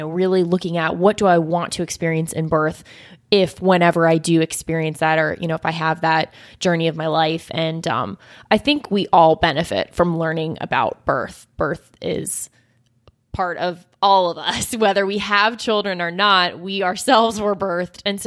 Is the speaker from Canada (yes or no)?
no; New Zealand; I'm from New Zealand